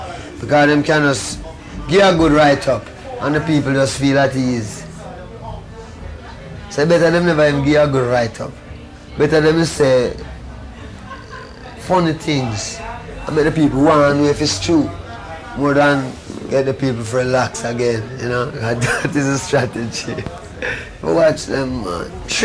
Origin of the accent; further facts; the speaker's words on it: Jamaica; during my time growing up in Jamaica, from I reached 16, 17, from I reached 18, I never stopped running from police till I had 32.